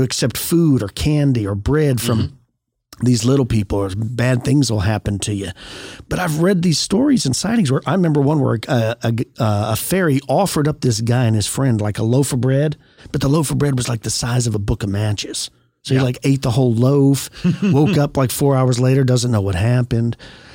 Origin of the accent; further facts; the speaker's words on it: Texas, United States; I, you know, I'm a Texan. You're going to have to let it go.